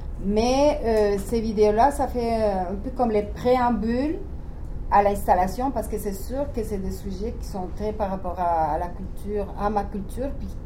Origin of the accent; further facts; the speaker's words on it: Colombia; parce que bon, je viens de Colombie